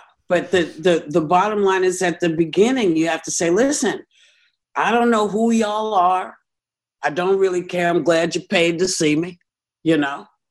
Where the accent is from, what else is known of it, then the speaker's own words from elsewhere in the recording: New York City, New York, United States; New York, Manhattan.